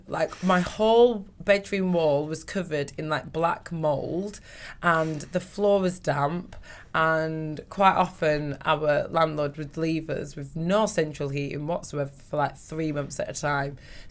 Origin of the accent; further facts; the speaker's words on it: Blackburn, North West England, United Kingdom; we grew up in this three-bedroom terraced house in Blackburn.